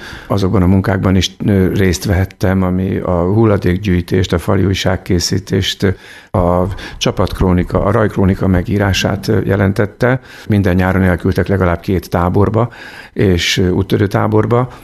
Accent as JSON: {"language": "Hungarian", "town": "Kiskunhalas", "region": "Bács-Kiskun", "country": "Hungary", "tie": "born or raised there", "said": "ez Kiskohalastól egy olyan, hát nem is tudom, 4-5 kilométerre lévő tanya, ma már nincs meg, hát ott nőttem föl. Számomra az, hogy tanyai gyerek voltam"}